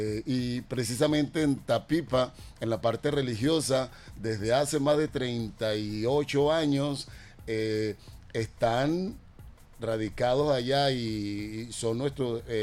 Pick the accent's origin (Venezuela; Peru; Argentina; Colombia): Venezuela; Entonces, Venezuela no partió de ahorita, somos venezolanos y ya.